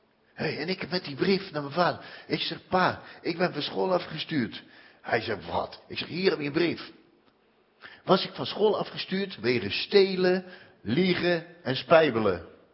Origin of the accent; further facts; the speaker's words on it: Rotterdam, South Holland, Netherlands; accent: Rotterdam; met mijn Rotterdams accentje.